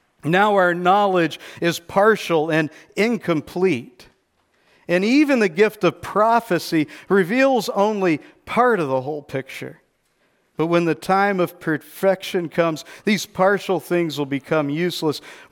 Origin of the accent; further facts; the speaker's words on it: Texas, United States; When I was growing up in Texas, I heard an old love song by a country singer